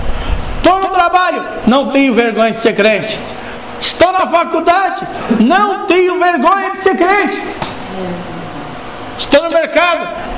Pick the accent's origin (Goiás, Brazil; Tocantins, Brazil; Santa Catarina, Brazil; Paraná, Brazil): Santa Catarina, Brazil; Joinville; lá no meu bairro na época, Jardim Paraíso, aqui em Joinville